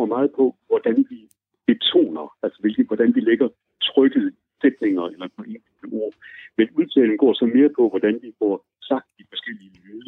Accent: Aarhus, Central Denmark Region, Denmark; jeg er bestemt også jyde, jeg er aarhusianer, den mere faldende tonegang.

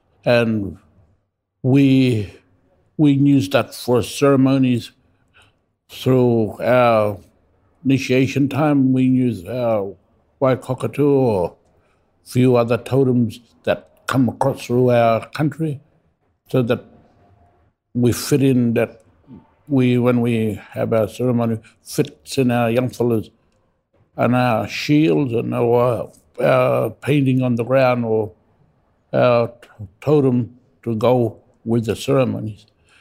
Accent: Tennant Creek, Northern Territory, Australia; So, and I grew up in Tennant Creek. I'm a local young fella. From there, I've been born there.

